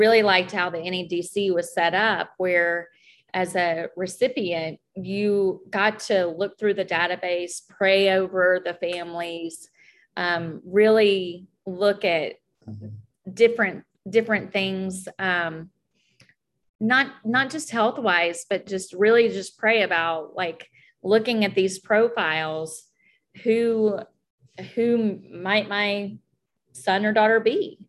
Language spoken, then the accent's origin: English; Tennessee, United States; also born or lived in Knoxville; And then I'm from Tennessee. So I had actually lived in Knoxville for a couple of years.